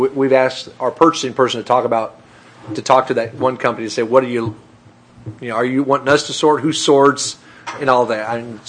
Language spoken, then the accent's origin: English; Arkansas, United States; because I came from Northwest Arkansas.